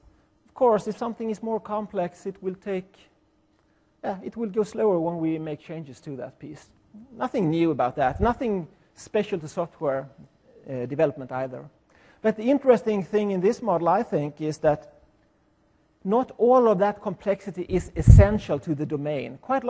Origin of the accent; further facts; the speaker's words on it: Sweden; accent: Swedish; English is a second language; Sorry about that. I guess it's my Swedish accent.